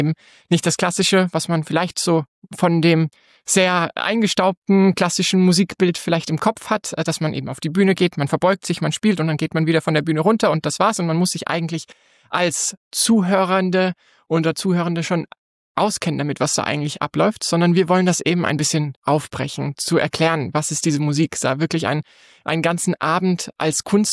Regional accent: Fulda, Hesse, Germany; ich komme aus Fulda, bin hier aufgewachsen, bin in alles, in dieser Kulturszene, in Musikszene hineingeboren worden

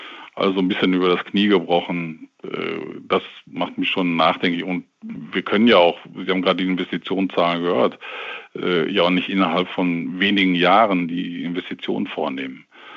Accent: Bochum, North Rhine-Westphalia, Germany; Ich komme aus Bochum

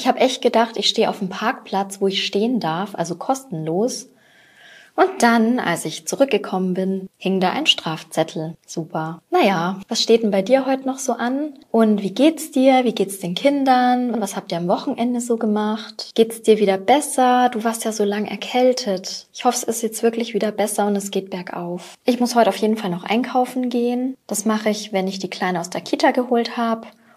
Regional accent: Germany; Was wir beim natürlich Deutsch sprechen machen, wir als Deutsche, ist, dass wir ganz viel zusammenziehen, dass wir ganz viel weglassen und dass wir einfach relativ schnell sprechen.

